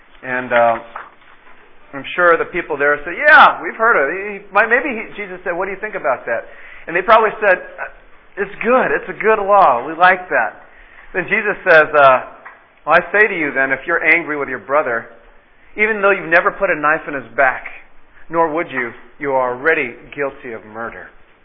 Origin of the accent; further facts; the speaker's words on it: California, United States; I didn't know that, officer. I'm sorry. I'm from California.